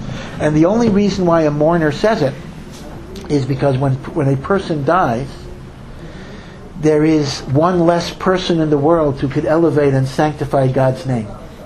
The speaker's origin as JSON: {"language": "English", "region": "Connecticut", "country": "United States", "tie": "born or raised there", "said": "I grew up in Connecticut, so members of my class went to Baltimore"}